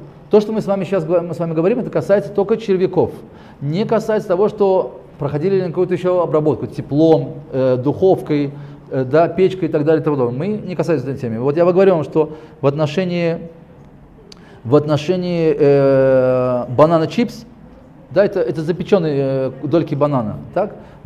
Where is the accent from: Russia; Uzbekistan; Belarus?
Uzbekistan; Tashkent; Я из Ташкента просто.